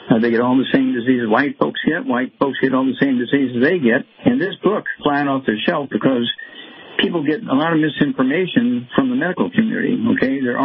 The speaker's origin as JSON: {"language": "English", "region": "Missouri", "country": "United States", "tie": "born or raised there", "said": "let's go to my home state, Missouri"}